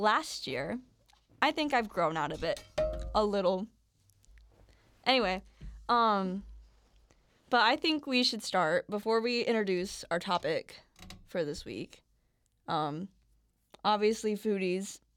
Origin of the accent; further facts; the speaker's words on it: South Dakota, United States; I'm personally from South Dakota and there's not a lot of options.